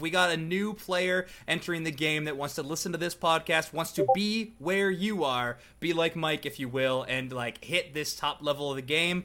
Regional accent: Canada; now in Chicago, United States; I'm Canadian as well. I don't live there currently, but my citizenship is there. Now I'm Chicago.

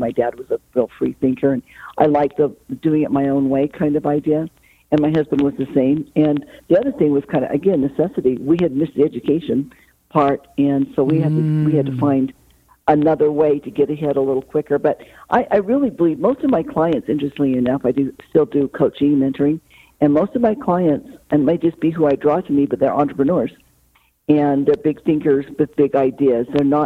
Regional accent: Idaho, United States; He was from California, and I was from Idaho.

